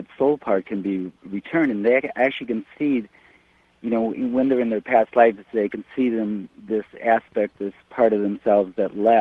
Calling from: Michigan, United States; I'm calling from the Upper Peninsula of Michigan.

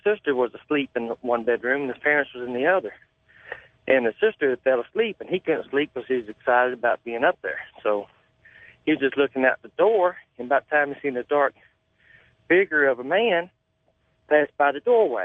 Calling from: Lake City, Florida, United States; I'm calling from Lake City, Florida.

